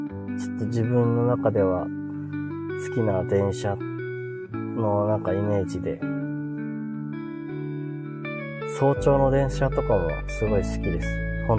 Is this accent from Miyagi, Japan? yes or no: yes; Miyagi, Japan; also born or lived in Akita; あ、僕は宮城ですよ。宮城出身で宮城に今もいます。